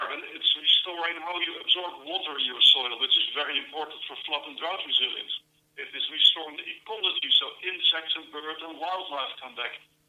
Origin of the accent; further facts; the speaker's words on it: Texas, United States; accent: West Texas; That will probably also not work very well with my West Texas accent